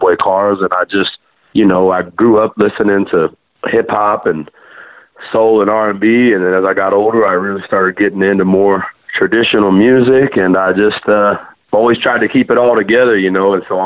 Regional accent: Los Fresnos, Texas, United States; also born or lived in San Benito; And then when I was born in San Benito, but then we lived outside of Los Fresnos, small town down there.

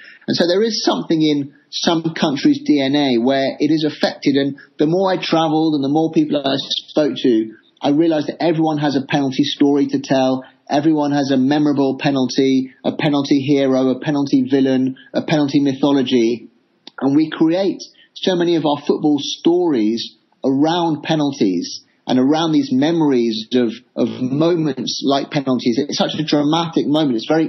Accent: England, United Kingdom; as an Englishman

